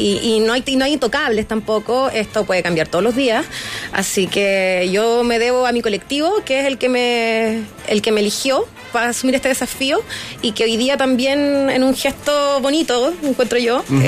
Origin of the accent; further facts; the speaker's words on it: La Granja, Santiago Metropolitan Region, Chile; Yo soy de La Granja, estudié en Providencia, en el Liceo Carmen Carvajal. Estoy en la Chile después viví en Santiago. La, o sea, verdad que me he movido por todo el distrito. En el único lugar que no he vivido es Macul, pero dentro de todo el distrito.